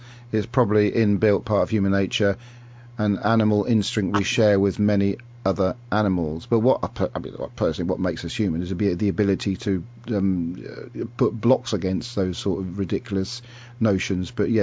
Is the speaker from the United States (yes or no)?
no; United Kingdom; The BBC is an amazing service that we as British people should be proud